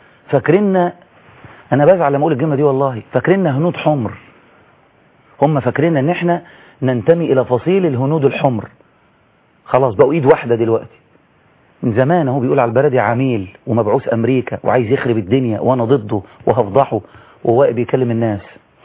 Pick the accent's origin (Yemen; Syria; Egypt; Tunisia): Egypt; Kafr El Sheikh Governorate; born there; لأنه صديق وبلدياتي وأقرب مرشحين جغرافيا لمسقط رأسي في قرية برياض كفر الشيخ